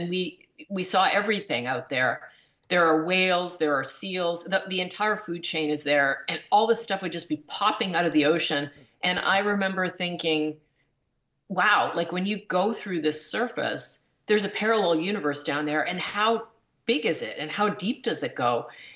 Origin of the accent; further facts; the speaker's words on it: Ontario, Canada; But I grew up in Ontario, Canada, and so I was around a lot of lakes, not the ocean.